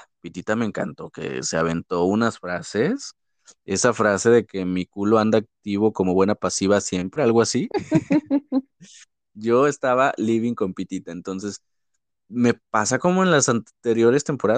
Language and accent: Spanish; Mexico; como mexicanos, hermana, es imposible no empezar hablando de ella